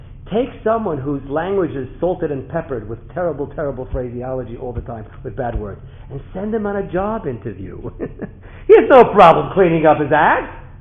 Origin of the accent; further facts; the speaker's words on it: New York, United States; I grew up in New York, I thought it would be okay, you know?